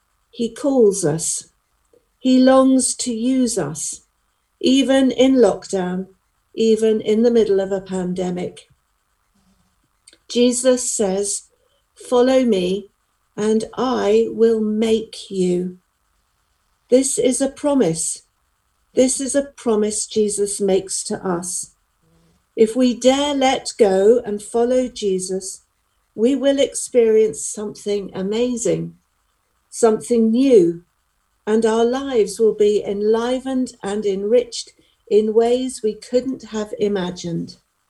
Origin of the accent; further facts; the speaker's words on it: Pinner, London, United Kingdom; But remember, my roots are suburban. I come from Pinner.